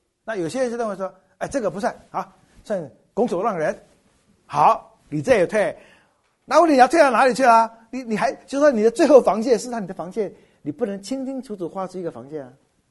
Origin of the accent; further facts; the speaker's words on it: China; 跟我们中国人跟老外打仗打不赢的时候，就香港割让了